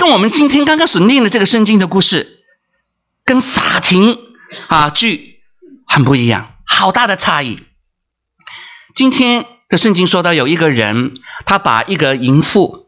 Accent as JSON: {"language": "Chinese", "country": "Hong Kong", "tie": "born or raised there", "said": "小时候在香港，那个时候还是黑白电视的年代"}